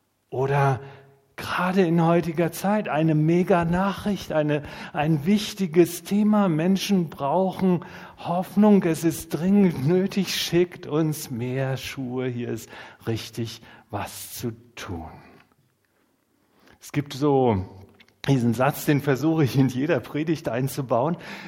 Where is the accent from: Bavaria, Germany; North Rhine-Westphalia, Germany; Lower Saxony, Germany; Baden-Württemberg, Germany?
North Rhine-Westphalia, Germany; ich bin gebürtiger Sauerländer und als Sauerländer freut man sich eher nach innen